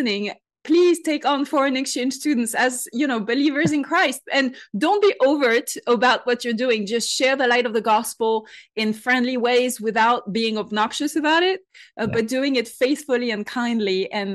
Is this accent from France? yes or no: yes; France; English is a second language; I'm a former atheist. I grew up in France. I'm fully French. You can hear the accent. And so it's very typical in France to grow up as an atheist.